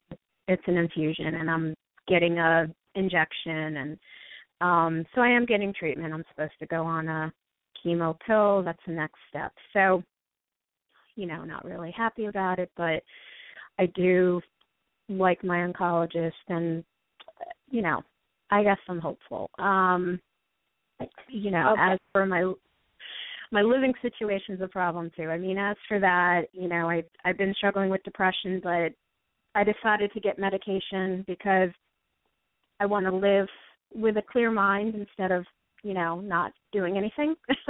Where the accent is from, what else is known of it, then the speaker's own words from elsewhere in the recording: New Jersey, United States; I'm from New Jersey.